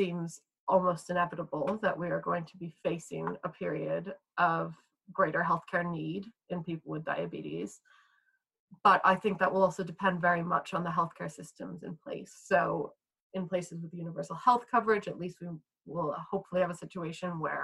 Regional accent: United States; Now, I grew up in the States. Most of my life as a diabetic was in the States.

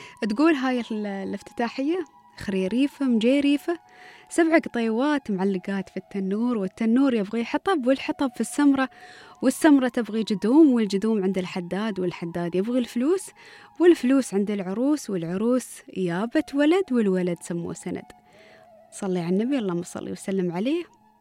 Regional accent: United Arab Emirates; منها متداولة أصلا عالميا، ولكن نحن نحورها بطريقة تكون محلية تناسب بيئتنا في دولة الإمارات، رمستنا، لهجتنا، الشخصيات اللي نختارها.

